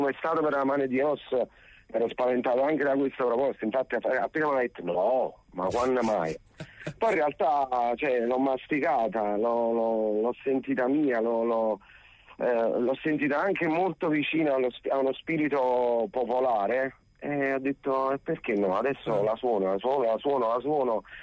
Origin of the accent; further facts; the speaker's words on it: Naples, Campania, Italy; da napoletano.